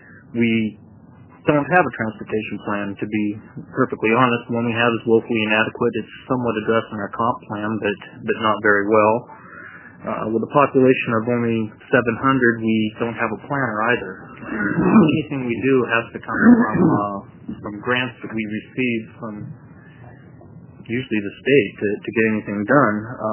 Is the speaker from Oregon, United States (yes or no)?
yes; Astoria, Oregon, United States; now in Halsey, United States; My whole life I've lived in small communities. I grew up in the Clapton-Astoria area, and I live in Halsey now.